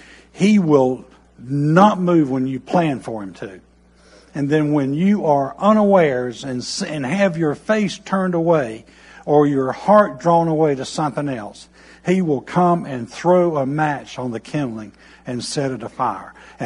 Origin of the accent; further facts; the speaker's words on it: North Carolina, United States; because I was from North Carolina where we tone it down. We don't amp it up.